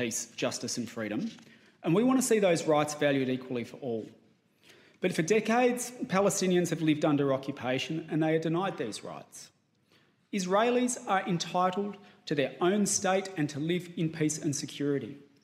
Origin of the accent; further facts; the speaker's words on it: Australia; as an Australian